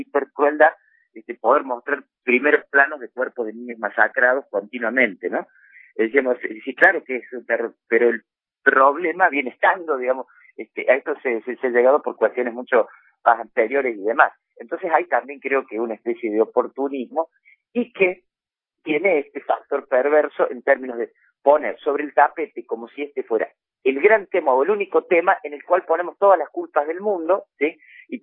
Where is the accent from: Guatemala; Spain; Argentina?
Argentina; Como argentinos tan europeítos que siempre nos hemos creído.